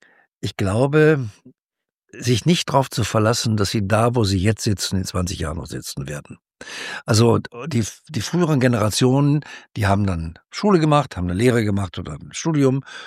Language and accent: German; North Rhine-Westphalia, Germany; Im Verhältnis zu dem, wo ich herkomme, aus einem kleinen Ort am Niederrhein